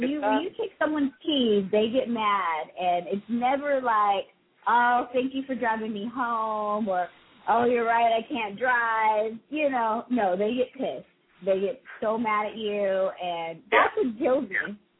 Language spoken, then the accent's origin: English; Texas, United States; I'm from Texas, so that's just, you know, I've got it in me. I've got the country in me.